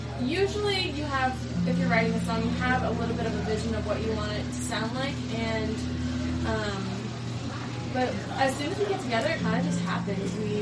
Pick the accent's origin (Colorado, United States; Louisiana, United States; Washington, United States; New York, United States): New York, United States; we're from New York, so they're from the DIY community there.